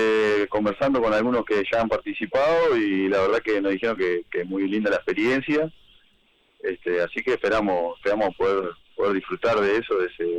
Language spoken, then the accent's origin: Spanish; Montevideo, Uruguay; now in Mercedes, Uruguay; estoy en Mercedes, yo, así que imagínate, yo soy de Montevideo, hace 7 años estoy acá en Mercedes